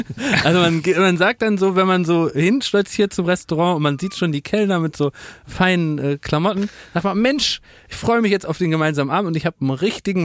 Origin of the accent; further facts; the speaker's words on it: Cologne, North Rhine-Westphalia, Germany; ich komme aus Köln, fahre da hin, 5-6 Stunden im Auto